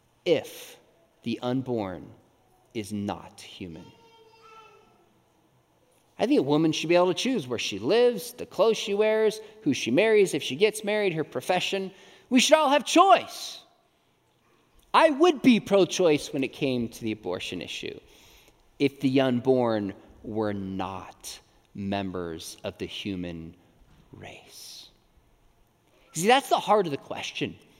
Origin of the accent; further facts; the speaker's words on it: California, United States; I did mention I'm from California. My family, we live in Southern California